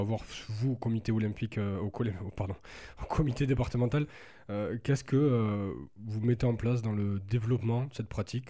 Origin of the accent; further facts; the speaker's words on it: France; Et donc là, cette année, on va voir ça à Paris, chez nous en France.